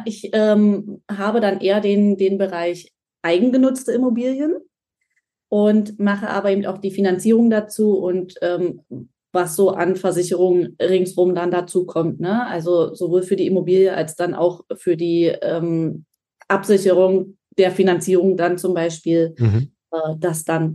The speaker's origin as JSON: {"language": "German", "region": "East Germany", "country": "Germany", "said": "wir kommen aus dem Osten"}